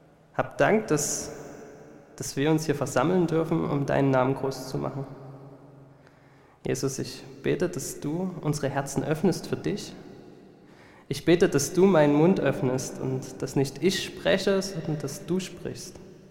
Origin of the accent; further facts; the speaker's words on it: Oederan, Saxony, Germany; Ich bin hier in der Jugendarbeit aufgewachsen, in Öderan selber.